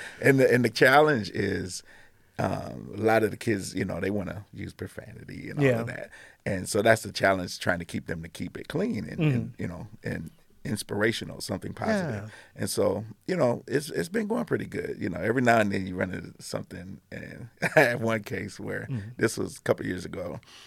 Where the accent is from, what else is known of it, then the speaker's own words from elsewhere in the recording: Toledo, Ohio, United States; Born and raised in Toledo.